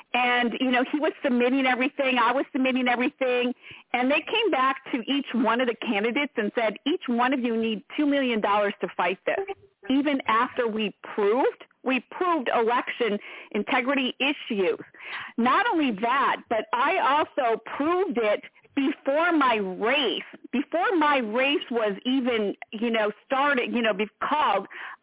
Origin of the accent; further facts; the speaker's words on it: Minnesota, United States; And ironically, I'm from Minnesota originally.